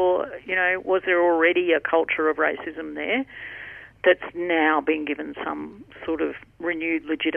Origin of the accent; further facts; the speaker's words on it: Queensland, Australia; I grew up in Queensland in the 70s, 80s, 90s